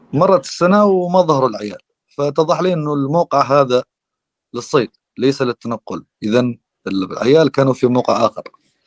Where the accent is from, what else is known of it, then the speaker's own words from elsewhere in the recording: Dhofar, Oman; هاي مثلا عندنا في محافظه ظفار طبعا كلها جبالا